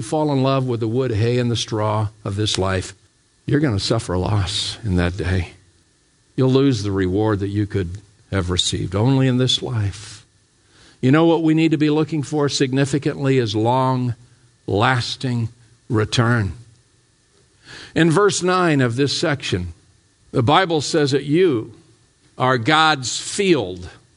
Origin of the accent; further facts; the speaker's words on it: Ohio, United States; I still remember growing up in Ohio and had two uncles.